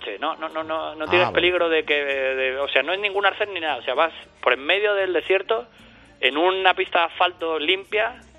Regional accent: Madrid, Community of Madrid, Spain; born there; yo nací en La Paz ahí, enfrente de la ciudad deportiva

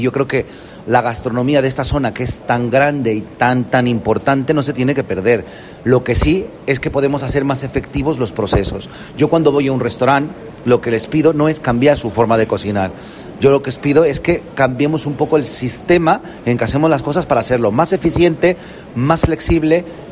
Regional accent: Mexico; Yo soy mexicano

